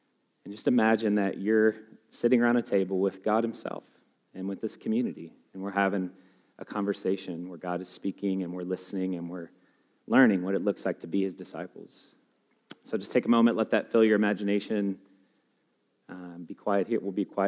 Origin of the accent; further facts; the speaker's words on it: Louisville, Kentucky, United States; I grew up in Louisville, but man, you don't go north of the river.